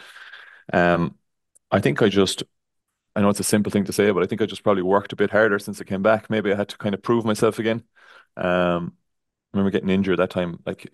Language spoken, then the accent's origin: English; Renmore, Connacht, Ireland; I grew up in Renmore there